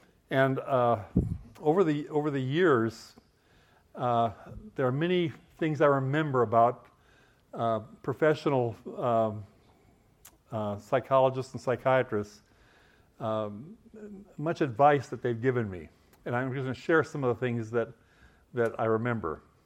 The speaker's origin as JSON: {"language": "English", "region": "Midwest", "country": "United States", "tie": "born or raised there", "said": "The church where I grew up in the Midwest, the family-oriented church in a rural community"}